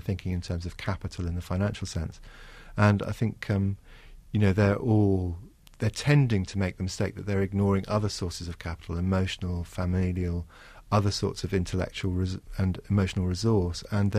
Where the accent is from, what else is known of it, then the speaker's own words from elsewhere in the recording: Hong Kong; I grew up in Hong Kong